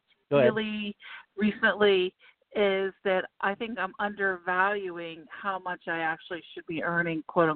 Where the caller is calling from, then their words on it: Pittsburgh, Pennsylvania, United States; from Pittsburgh.